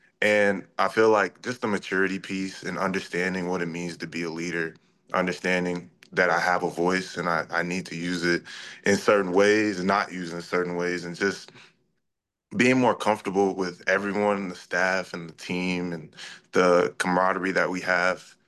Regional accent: the South, United States; I'm from the South, and that's kind of that's how we play down here.

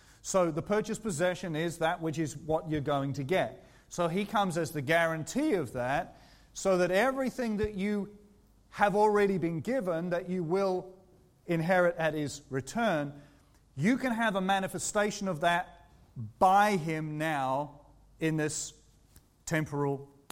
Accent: England, United Kingdom; born there; also born or lived in Israel; I was born in England, and then in the 70s we went to Israel, so I became a nationalized Israeli temporarily, had a passport and so forth. Then we went back to England

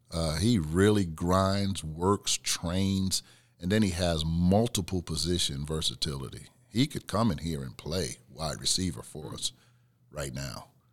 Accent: Newark, New Jersey, United States; But prior to coming from New Jersey and growing up in Newark like I did, he's not far from the neighborhood I grew up in.

